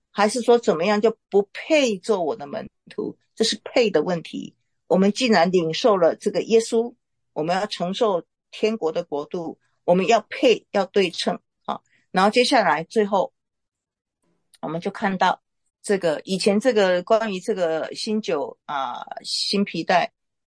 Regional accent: Taiwan; 大家一定有刚才我讲到一半，讲到我们台湾人

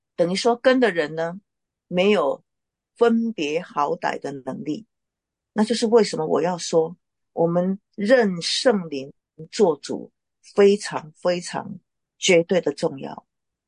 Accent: Taiwan; 我个人我身为一个台湾人，我深深的体会到我的危机是什么。

